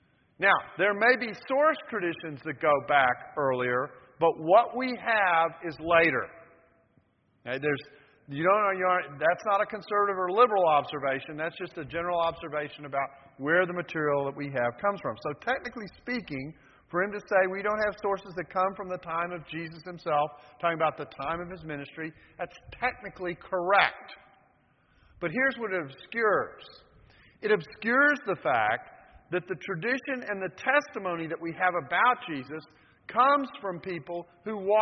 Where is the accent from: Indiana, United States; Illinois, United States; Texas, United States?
Texas, United States; I'm from Texas, so I've got to get a quotation from someone at Texas somewhere.